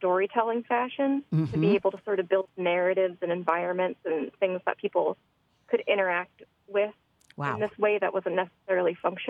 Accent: East Coast, United States; now in Oregon, United States; I am originally from the East Coast, mm-hmm. I attended art school in Boston for a year before taking off for a long time. I moved to Oregon about 16 years ago

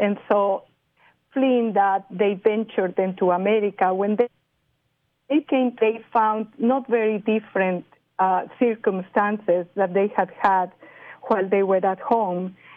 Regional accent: Puebla, Mexico; I am from Puebla, And Puebla is southeast of Mexico City, about between 80 and 90 miles from there.

